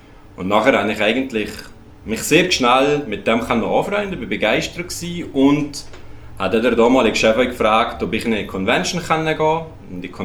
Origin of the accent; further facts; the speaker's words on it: Switzerland; wir sind die beiden Schweizer